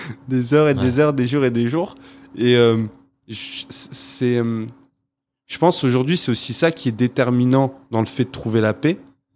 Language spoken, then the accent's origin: French; Toulouse, Occitanie, France; je viens du quartier Croix de Pierre, à Toulouse. C'est un quartier qui était peuplé et qui est certainement aujourd'hui encore peuplé essentiellement par des personnes âgées.